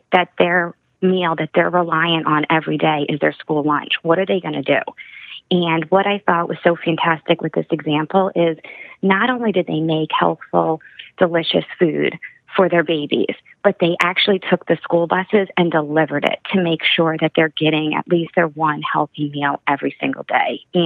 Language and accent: English; South Carolina, United States; because it's here in my home state of South Carolina, the Spartanburg District 5.